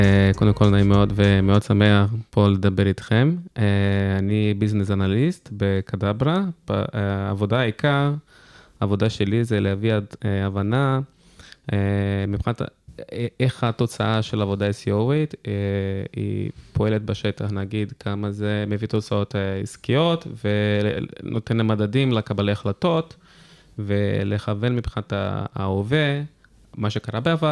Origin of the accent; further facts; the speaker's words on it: Niterói, Rio de Janeiro, Brazil; moved away as an adult; also born or lived in São Paulo; now in Israel; אני במקור מניטרוי, ניטרוי זה עיר על יד ריו ג'נרו, ברזיל. נולדתי, גדלתי שם, אבל שכאילו בברזיל אני הגעתי האמת בכמה מקומות, הגעתי בריו, הגעתי בסן פאולו